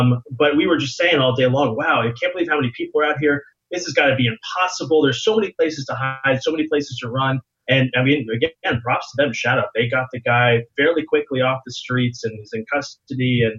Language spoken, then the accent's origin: English; Florida, United States; moved away; you know, you can tell from my accent that I'm not from here. But I am from America. I'm from Florida.